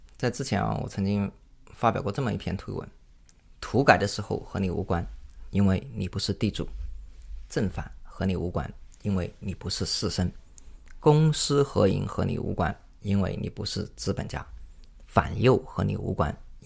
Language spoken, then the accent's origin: Chinese; China; 这个事儿用我们中国人熟悉的话来解释是什么呢？